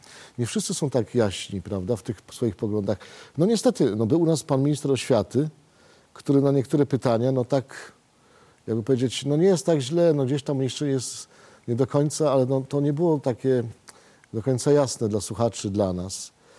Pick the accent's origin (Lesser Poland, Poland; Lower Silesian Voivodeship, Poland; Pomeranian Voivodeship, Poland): Lesser Poland, Poland; jesteśmy z Małopolski, bardzo dobrze, cieszę się, jesteśmy z tego dumni